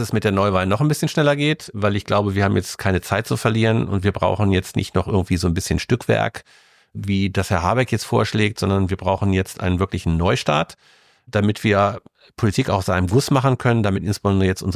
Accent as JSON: {"language": "German", "town": "Großburgwedel", "region": "Lower Saxony", "country": "Germany", "tie": "born or raised there", "said": "Also ich bin in Großburgwedel geboren und von daher bin ich total objektiv. Also Großburgwedel ist einfach meine Heimat und es ist einfach wunderschön dort. Wir haben eine traumhafte niedersächsische Landschaft, so wie sich das gehört, schön flach, mit viel Landwirtschaft, mit wunderschönen Wäldern."}